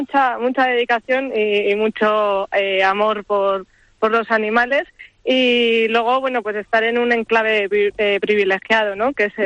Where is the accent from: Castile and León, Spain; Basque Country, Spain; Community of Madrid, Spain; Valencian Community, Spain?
Basque Country, Spain; Vitoria; nosotros somos, bueno, mi marido y yo somos de Vitoria, aunque la familia materna de Ramón, de mi marido, es de aquí, de Reruela.